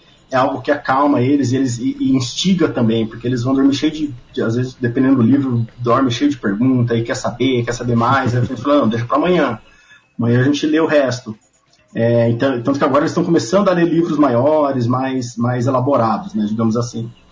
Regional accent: Presidente Prudente, São Paulo, Brazil; eu sou de Presidente Prudente, aqui no interior de São Paulo

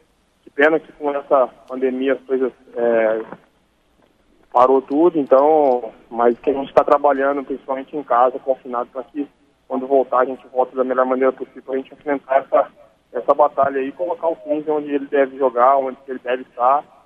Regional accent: Americana, São Paulo, Brazil; Sou de Americana, sou natural, nascido, que está daqui.

